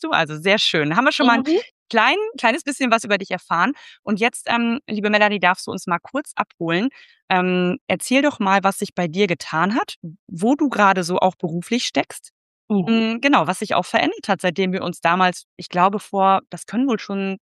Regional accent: Nordhorn, Lower Saxony, Germany; Ich komme ja aus Nordhorn.

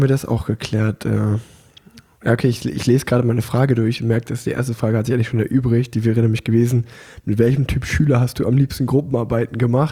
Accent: Unna, North Rhine-Westphalia, Germany; in Unna, wo ich groß geworden bin, da gab es mal so einen einzelnen Bolzplatz.

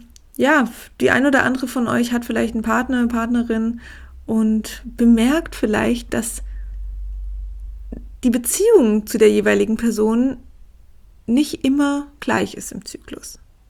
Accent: Germany; die hier vom Bodensee kommt, aus meinem Heimatort

